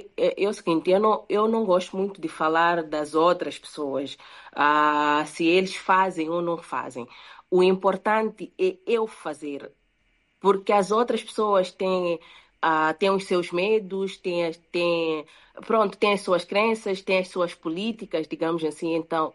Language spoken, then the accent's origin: Portuguese; Mozambique; Já que eu sou moçambicana, o meu esposo é português